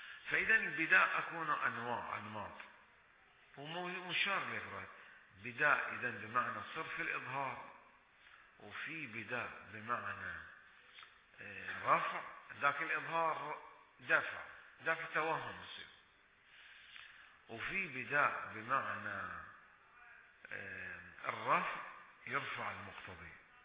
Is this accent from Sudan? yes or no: no; Bahrain; كل آثار السرطان ما موجودة في العام الماضي عندنا في البحرين